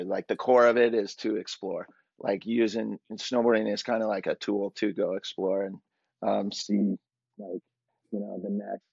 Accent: Mammoth, California, United States; But yeah, I grew up in Mammoth.

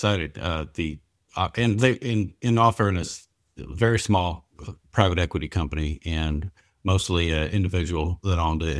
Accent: Florida, United States; I'm from North Florida, which is basically a lot of people consider it Georgia. It's not the beaches and palm trees as much. So, you know, I'm a country boy

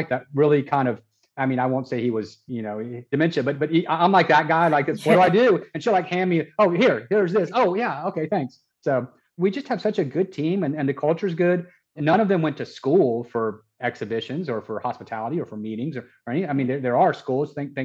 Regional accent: Atlanta, Georgia, United States; I love Atlanta, it's my hometown

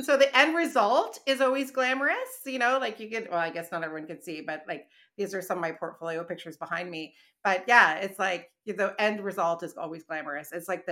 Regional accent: Kitchener, Ontario, Canada; now in Toronto, Canada; I grew up in Kitchener, Waterloo, Cambridge, like, you know, and then I moved to Toronto.

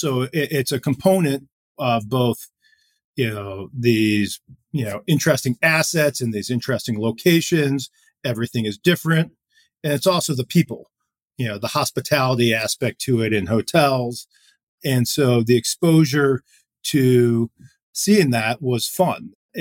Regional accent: Cleveland, Ohio, United States; So, you know, first of all, I grew up in Cleveland, Ohio, and I have the affliction of being a diehard Cleveland sports fan.

